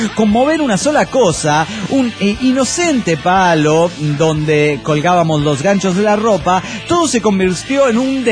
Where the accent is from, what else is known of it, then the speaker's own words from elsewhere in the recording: Puebla, Mexico; de Puebla, México.